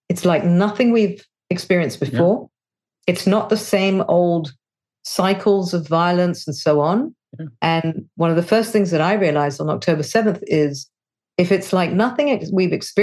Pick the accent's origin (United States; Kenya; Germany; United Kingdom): United Kingdom; England; now in Israel; I'm originally from England. I don't live in England, and I live in Israel